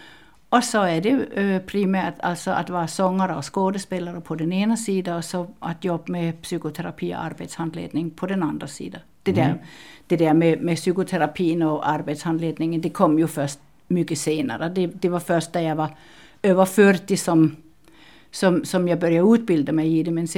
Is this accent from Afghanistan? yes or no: no; Copenhagen, Capital Region of Denmark, Denmark; Swedish is a second language; now in Finland; Jag är från Köpenhamn. Jag är född i Köpenhamn och har gått i skola i Köpenhamn och har levt ett fullständigt normalt vanligt liv till jag blev 12 år.